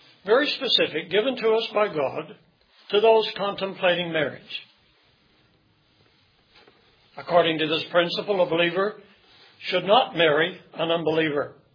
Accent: Dallas, Texas, United States; I was an only child. I was raised here in Dallas.

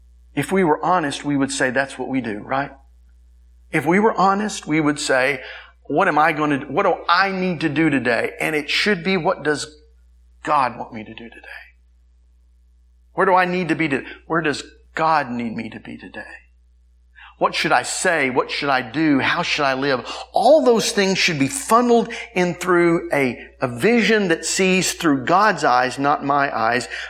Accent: Tulsa, Oklahoma, United States; we grew up in Tulsa, and we went to Springdale Baptist Church.

